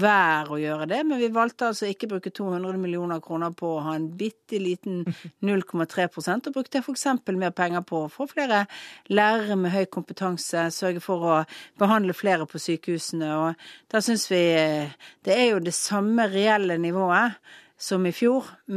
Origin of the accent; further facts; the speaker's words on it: Western Norway, Norway; Ja, jeg er vestlending, vi er glad i broer.